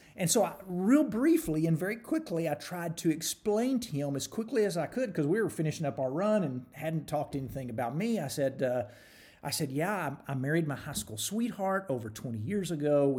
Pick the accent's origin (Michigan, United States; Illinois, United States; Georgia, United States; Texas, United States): Texas, United States; I'm from Texas.